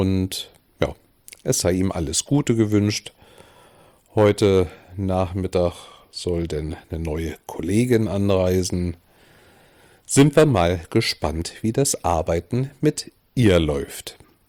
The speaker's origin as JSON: {"language": "German", "region": "Berlin", "country": "Germany", "tie": "born or raised there", "said": "Was mir allerdings diesmal in Berlin aufgefallen ist, ich fühle mich in meiner alten Heimat momentan echt nicht wohl."}